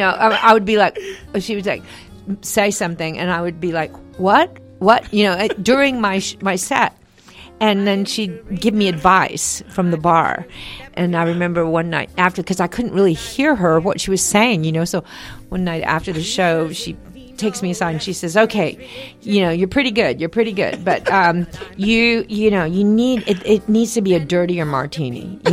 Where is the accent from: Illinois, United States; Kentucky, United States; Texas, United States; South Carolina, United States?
Texas, United States; Fort Worth; my close friend from, you know, growing up in Fort Worth, Texas.